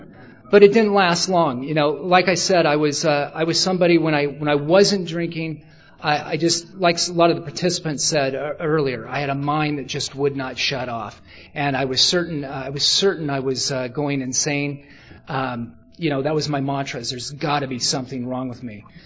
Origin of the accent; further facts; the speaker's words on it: Portland, Oregon, United States; also born or lived in Ashland; And so I was living in a little town in southern Oregon called Ashland, and I was from Portland